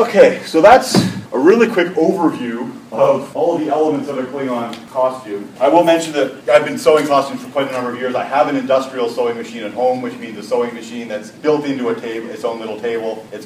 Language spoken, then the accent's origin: English; Montreal, Quebec, Canada; I'm from Montreal, so I had I was going to Concordia University in the theater department